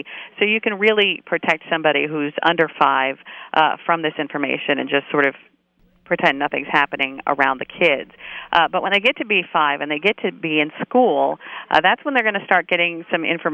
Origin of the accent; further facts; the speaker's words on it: New York, United States; because particularly in New York, a lot of people, I'm a New Yorker, are going to still feel sad about this.